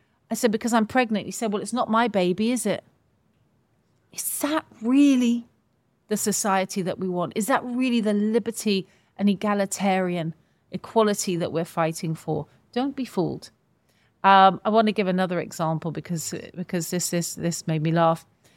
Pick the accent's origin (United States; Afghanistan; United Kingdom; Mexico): United Kingdom; And I think really as Westerners, as Europeans, as British people, we're traumatized by that.